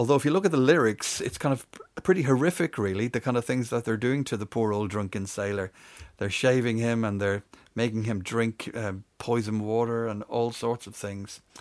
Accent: Dublin, Leinster, Ireland; We all learned this at school when I was growing up in Dublin in the 60s and 70s.

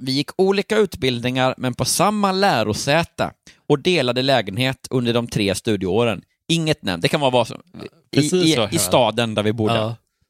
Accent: Småland, Sweden; jag är ju från Småland. Mm. Och ja, om jag ska vara lite mer specifik, från en östsvensk, min hemstad.

